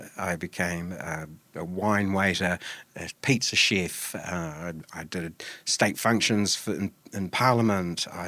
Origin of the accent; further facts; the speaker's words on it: Hawera, Taranaki, New Zealand; I come from Te Hawera, down in South Taranaki.